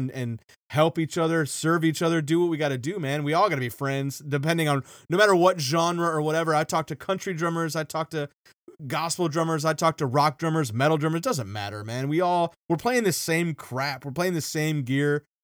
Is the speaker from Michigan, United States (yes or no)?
yes; Detroit, Michigan, United States; I'm from Detroit originally, right?